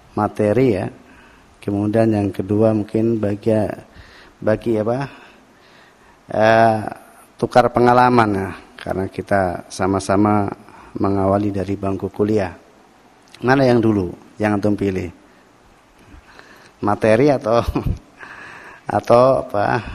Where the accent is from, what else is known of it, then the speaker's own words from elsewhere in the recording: Kebumen, Central Java, Indonesia; desa yang sangat ya, terpencil ya. Di salah satu kecamatan di Kota Kebumen, Kecamatan Petanahan. Ya. Datang ke Jogja dalam keadaan belum bisa baca Al-Quran ya. Wajar, kampung saya kampung Abangan ya.